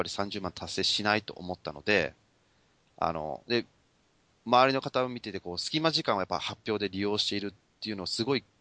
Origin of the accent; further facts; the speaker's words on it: Nagoya, Aichi, Japan; moved away as an adult; now in Shizuoka, Japan; 大学まで名古屋にいたんで、